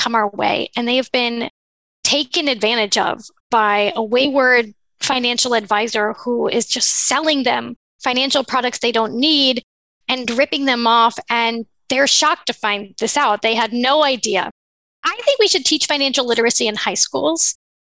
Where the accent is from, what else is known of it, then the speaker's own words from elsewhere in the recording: Florida, United States; now in Washington, United States; Here in DC, the cost of living is incredibly high. But where I grew up in Florida, it's much lower.